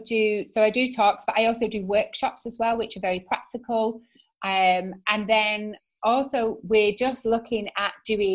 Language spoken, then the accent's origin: English; the north of England, United Kingdom; Yes. Okay. No, it's purposely kids, Paul, because A, I'm from the north.